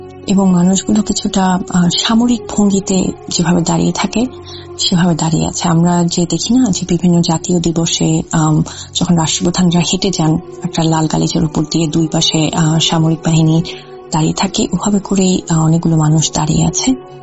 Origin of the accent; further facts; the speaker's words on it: Dhaka, Dhaka Division, Bangladesh; আমি বড় হয়েছি ঢাকার আগারগা এলাকায়।